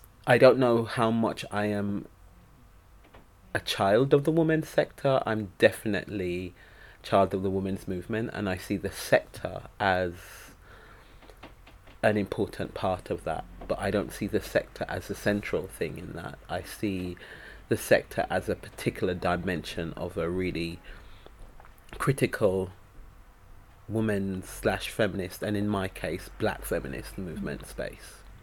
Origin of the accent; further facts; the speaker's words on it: Jamaica; now in London, United Kingdom; And I was born here but raised in the Caribbean, in the mountains of Jamaica, and my activism started actually there.